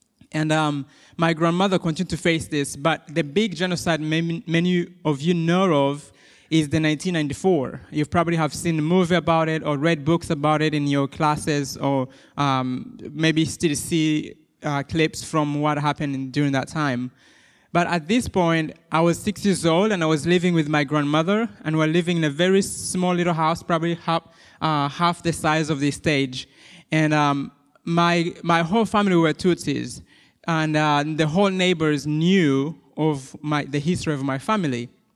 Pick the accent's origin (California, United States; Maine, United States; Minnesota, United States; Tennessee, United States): Minnesota, United States; accent: Rwandan; also born or lived in Rwanda; now in Boone, United States; I grew up in Minnesota when I came, but I've been in Boone, North Carolina now for about 2 weeks. No, 2 years, and I've come. My Rwandan accent is a given